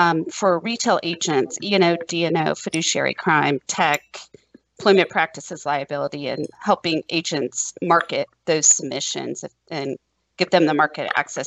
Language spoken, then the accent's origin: English; Virginia, United States; now in Texas, United States; born and raised in Virginia, you would think. When I was on the East Coast, they thought I had a Southern accent. Now I get down here to Texas for the past, 14 years, and I'm not sounding so Southern anymore.